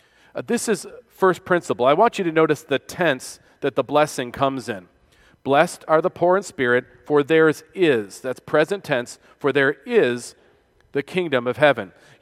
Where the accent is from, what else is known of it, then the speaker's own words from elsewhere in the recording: New York, United States; one of my first trips to the South, a sweet little old lady, she said, where are you from, son? I said, I'm from New York.